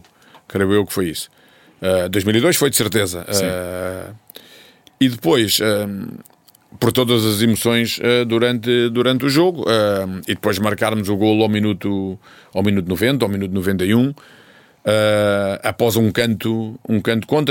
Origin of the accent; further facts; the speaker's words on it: Portugal; não sendo coreano, como sou português